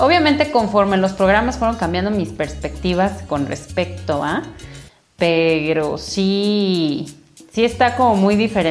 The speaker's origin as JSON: {"language": "Spanish", "country": "Mexico", "said": "como buen mexicano"}